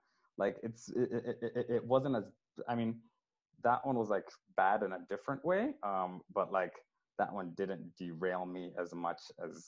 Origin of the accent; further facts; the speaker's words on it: Thailand; Yeah, I grew up in Thailand, yeah.